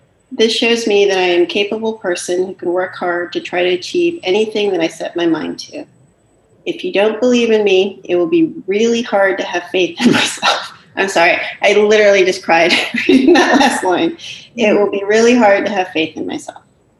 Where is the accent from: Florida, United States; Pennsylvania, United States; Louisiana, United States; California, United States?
Florida, United States; Miami; I grew up dancing ballet in Miami.